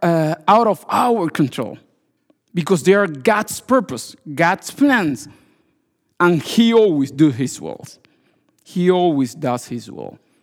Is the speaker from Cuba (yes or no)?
yes; Cuba; moved away; For those who don't know me, I came from Cuba last year.